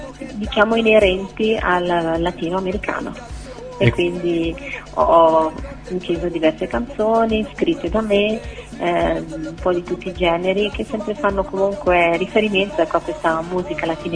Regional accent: Tuscany, Italy; sono toscana della provincia di Massa Carrara

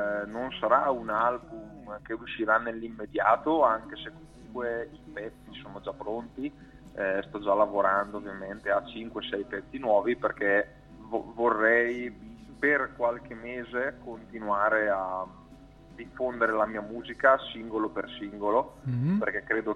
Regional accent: Brescia, Lombardy, Italy; born there; vivo a Brescia, sono nato a Brescia.

